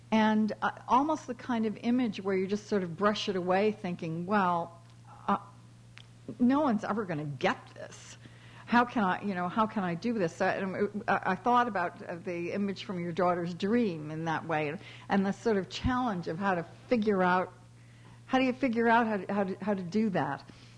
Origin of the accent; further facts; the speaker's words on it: Buffalo, New York, United States; We also happen to have discovered that we're both from Buffalo. I just can't believe it. And we grew up, you know, we grew up within miles of one another.